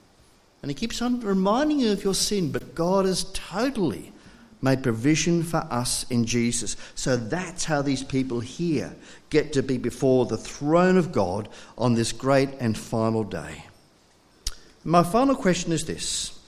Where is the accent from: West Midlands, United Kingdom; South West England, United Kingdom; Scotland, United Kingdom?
Scotland, United Kingdom; born there; And I was born in Scotland, and so we wanted to go back and see family and friends before some of them died.